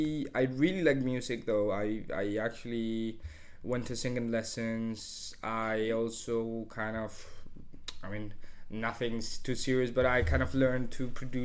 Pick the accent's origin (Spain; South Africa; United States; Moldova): Spain; I would say foods from my home country, like, I don't know.